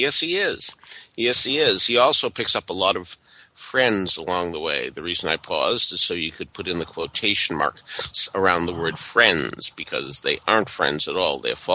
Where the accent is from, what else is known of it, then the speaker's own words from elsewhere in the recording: Boston, Massachusetts, United States; admittedly, I was growing up in Boston, and I wasn't seeing them at the Schubert Colonial in Wilbur.